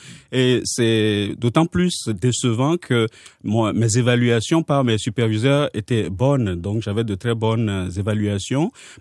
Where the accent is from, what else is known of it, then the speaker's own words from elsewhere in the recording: Quebec, Canada; je ne me sentais pas reconnu en tant que Québécois